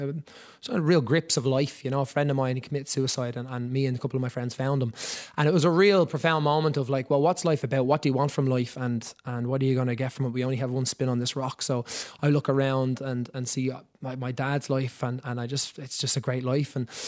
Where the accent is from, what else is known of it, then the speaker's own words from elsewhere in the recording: Rathfarnham, Leinster, Ireland; we grew up in Rathfarnham, and just the corner of the top house there in Moyville